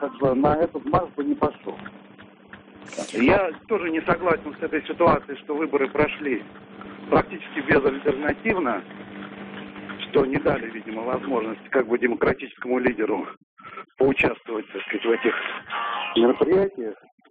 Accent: Saint Petersburg, Russia; Из Санкт-Петербурга.

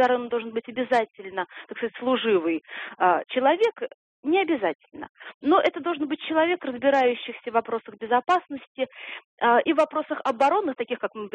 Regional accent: Saint Petersburg, Russia; Да, я из Петербурга.

